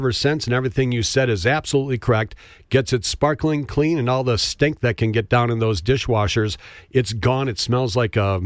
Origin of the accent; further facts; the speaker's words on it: Appleton, Wisconsin, United States; I was a Fox over at Fox Valley Lutheran in Appleton growing up.